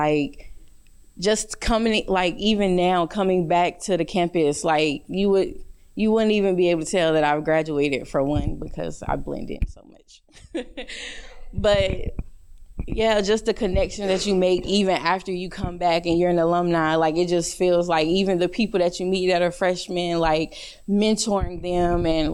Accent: Greenville, North Carolina, United States; I'm from Greenville, North Carolina. Like, my family is all I know.

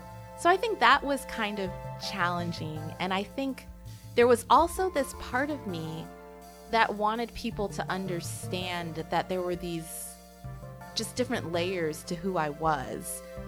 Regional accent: United States; I felt like I was growing up as a minority of a minority. And so I think, in a way, as a Jamaican American, a Black Jamaican American who appeared Black, to the Black students around me, I was a Black child

